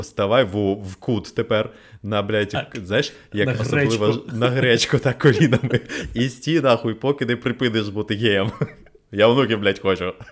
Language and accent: Ukrainian; Odesa, Odesa Oblast, Ukraine; І я, знаєш, як справжній одесит, я відповів питанням на питання.